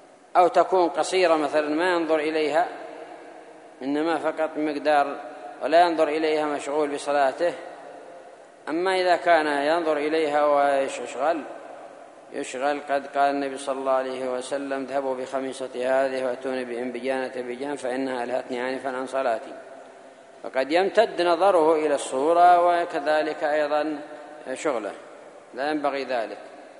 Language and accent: Arabic; Yemen; يعني هذا معروف عندنا في اليمن وفي غيرها